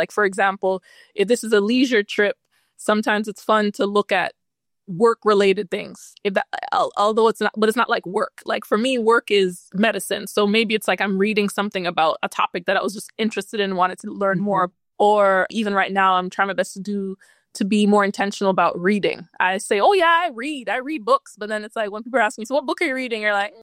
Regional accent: Jamaica; I'm Jamaican, so I was born in Jamaica. I lived there two separate times in my life, in my earlier years, the first couple of years of my life, and then I moved back in my early 20s.

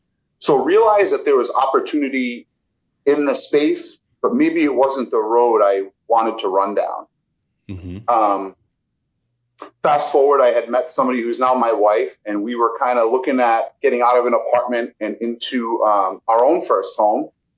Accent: Rhode Island, United States; Yeah. So born and raised on the East Coast here in Rhode Island.

